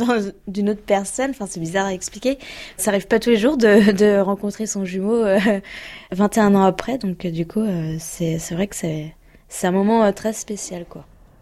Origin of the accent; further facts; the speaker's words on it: Lyon, Auvergne-Rhône-Alpes, France; Bah parce que moi je suis de Lyon